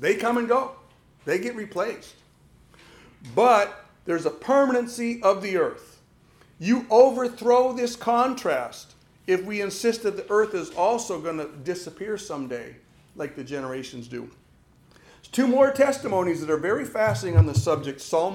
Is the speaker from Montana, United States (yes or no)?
yes; Montana, United States; You know, I grew up in Montana, and I grew up loving the mountains, loving the river bottoms, loving God's creation.